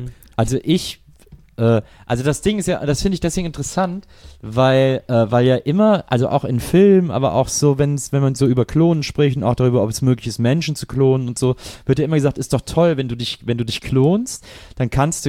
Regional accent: West Germany, Germany; Ich komme ja auch aus Westdeutschland.

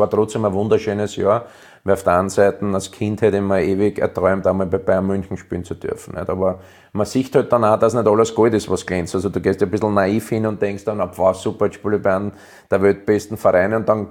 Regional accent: Austria; eigentlich hätte ich Fußballer des Jahres werden müssen in Deutschland und das als Ösi. Musst du dir vorstellen, ich war ja vorher der Schluchtenscheißer und hin und her so die Spitznamen für die Österreicher

